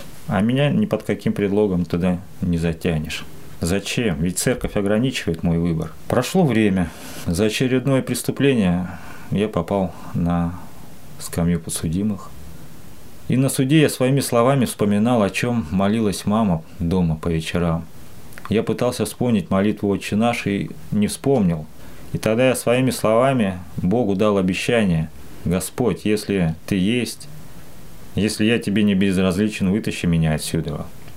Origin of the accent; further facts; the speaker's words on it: Sasovo, Ryazan Oblast, Russia; also born or lived in Krasnodar; Родился я в Краснодаре. Переехали мы в Рязанскую область города Сасово в 1986 году. Мама у меня не была верующая, отец был атеистом.